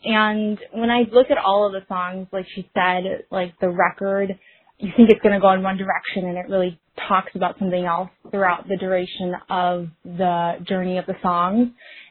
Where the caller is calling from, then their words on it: Minneapolis, Minnesota, United States; I'm calling from Minneapolis.